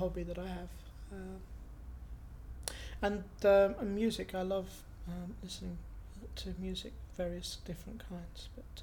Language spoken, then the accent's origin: English; Sittingbourne, South East England, United Kingdom; also born or lived in Isle of Sheppey; I was born on the Isle of Sheppey, which is right next to Sittingbourne. Escaped from there pretty quickly to Sittingbourne, and I was brought up in Sittingbourne by my mum and dad.